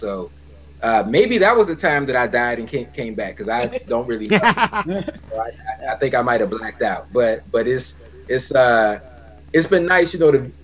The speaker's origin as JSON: {"language": "English", "town": "Fort Lauderdale", "region": "Florida", "country": "United States", "tie": "born or raised there", "also_born_or_lived": "Miami", "said": "I'm born and raised in South Florida. I was born in Miami, and it's only been a shift from I was living in Miami, then my family moved to Broward, you know, like Fort Lauderdale."}